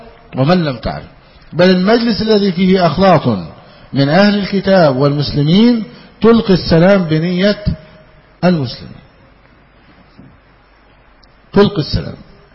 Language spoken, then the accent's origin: Arabic; Egypt; عندنا في مصر يقول إخوة عسل